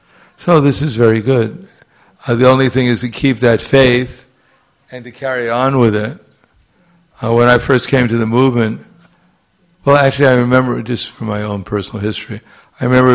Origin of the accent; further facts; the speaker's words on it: United States; I was brought up in America, and with everything that entails, especially wherever I came from.